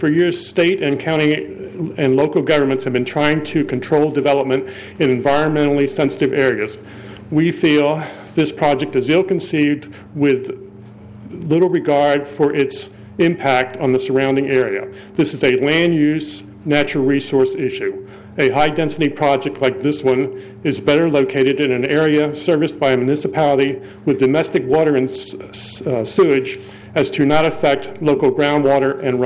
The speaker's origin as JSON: {"language": "English", "town": "Seaford", "country": "United States", "said": "I'm from Seaford."}